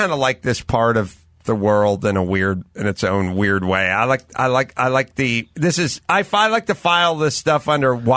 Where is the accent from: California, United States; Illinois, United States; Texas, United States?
California, United States; North Hollywood; when I was like 10 years old and I watched these sitcoms, and I grew up in North Hollywood.